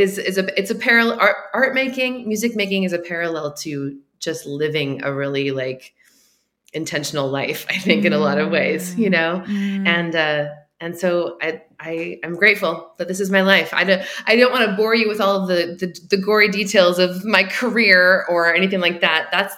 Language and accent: English; California, United States; But my history briefly is that I was raised in California in the United States and spent most of my life there.